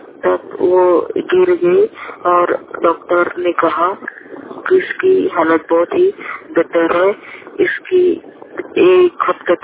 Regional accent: Jharkhand, India; और मैं झारखंड से हूँ

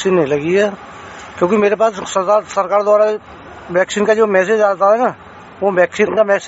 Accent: Aligarh, Uttar Pradesh, India; now in Delhi, India

